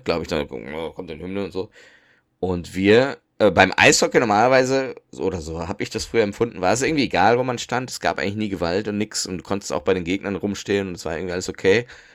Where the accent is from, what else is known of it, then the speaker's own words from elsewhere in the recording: Düsseldorf, North Rhine-Westphalia, Germany; bin ich in Düsseldorf aufgewachsen.